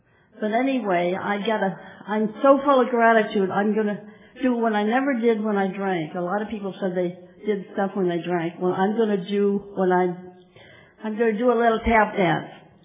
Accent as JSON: {"language": "English", "town": "Redwood City", "region": "California", "country": "United States", "said": "from Redwood City, California. And I'm an alcoholic."}